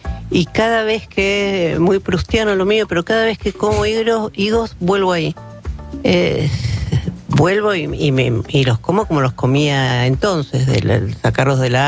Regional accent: Buenos Aires, Argentina; Yo soy más porteña que el Riachuelo.

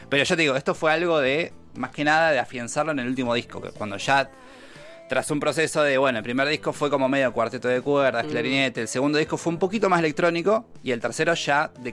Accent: Claypole, Buenos Aires Province, Argentina; moved away as an adult; ahora vivo acá. Soy de Claypole, conurbano. Beso a Claypole, Almirante Brown. Pero bueno, ya estoy acá desde 2010.

